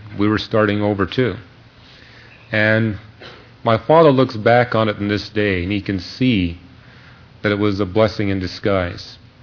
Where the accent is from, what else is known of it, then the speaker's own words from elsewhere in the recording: Canada; Now, I was born and raised in Canada, and the spiritual environment in Canada is different than what it is here, as you'll soon discover.